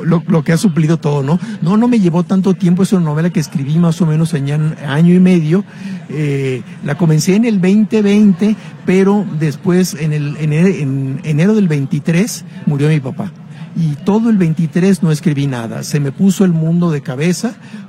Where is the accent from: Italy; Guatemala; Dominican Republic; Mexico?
Mexico; Tequila, Jalisco; Yo soy católico, de Tequila, y la gente me ha preguntado, ¿qué tiene que hacer un mexicano de Tequila escribiendo sobre judíos, no?